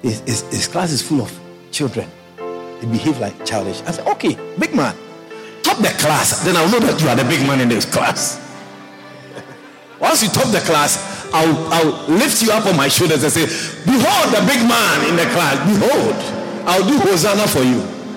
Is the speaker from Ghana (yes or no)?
yes; Ghana; born there; English is a second language; the system I was born in Ghana.